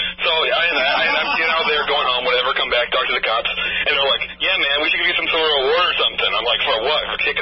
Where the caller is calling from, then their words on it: Lowell, Massachusetts, United States; I'm in Lowell, Massachusetts right now.